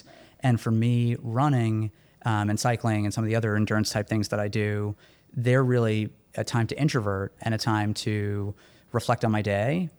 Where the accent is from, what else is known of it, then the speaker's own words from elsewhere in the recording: Brooklyn, New York, United States; And I was born in Brooklyn and I lived in Brooklyn for a lot of years, so it's personally meaningful.